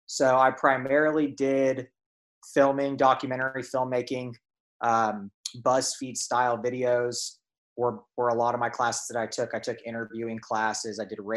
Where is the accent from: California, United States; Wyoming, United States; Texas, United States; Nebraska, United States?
Texas, United States; Dallas; Yeah, I transferred back to Dallas. I grew up in Dallas